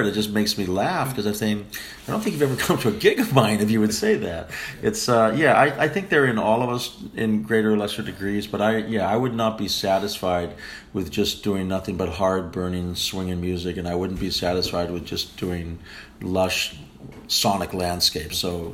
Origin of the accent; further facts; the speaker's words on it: Vancouver, British Columbia, Canada; also born or lived in New York; I grew up in Vancouver, Canada. But the truth of the matter is that I will always have both coasts deeply in me. I lived on the East Coast, primarily New York, for about 15 years. Left home when I was 18.